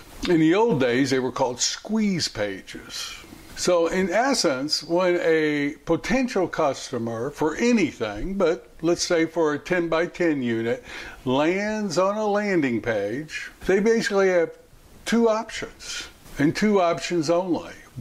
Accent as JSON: {"language": "English", "town": "Louisville", "region": "Kentucky", "country": "United States", "tie": "born or raised there", "said": "let's say in my hometown of Louisville, in the Fern Valley area, is very different than the trade area in the east end of the county."}